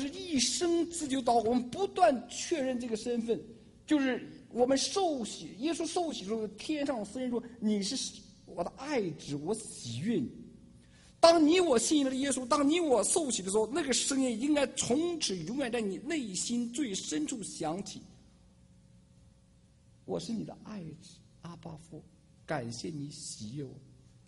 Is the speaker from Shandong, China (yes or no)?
yes; Shandong, China; 因为我是北方人山东人